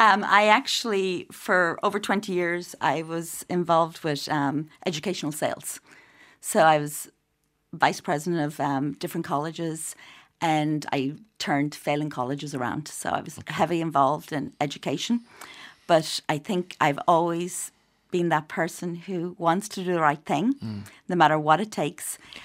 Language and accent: English; Ireland; And I think as Irish people, I mean, they do, and they do help you, and you'd be surprised the amount of support you can get if you ask for it.